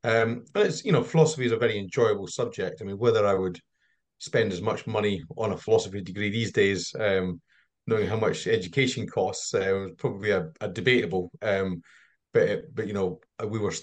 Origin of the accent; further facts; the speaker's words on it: Perth, Scotland, United Kingdom; So I'm Scottish. You might detect from my accent. It's not quite pure English. I was born in Perth, in Perthshire